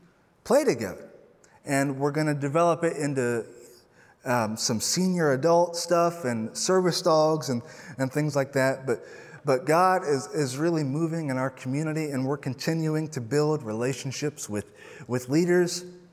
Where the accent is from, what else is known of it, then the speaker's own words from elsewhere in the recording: Circleville, Ohio, United States; So I am from Circleville, Ohio, and it's a very small town of about 15,000, and there's not a whole lot to do.